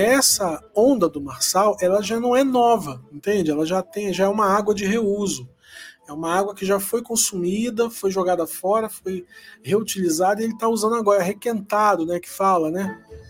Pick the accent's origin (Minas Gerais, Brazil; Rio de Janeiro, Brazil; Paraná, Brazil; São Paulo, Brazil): Rio de Janeiro, Brazil; eu sou carioca.